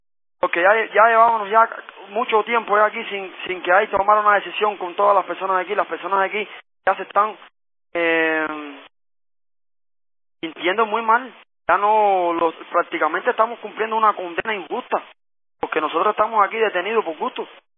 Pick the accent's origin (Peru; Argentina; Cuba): Cuba; Soy cubano.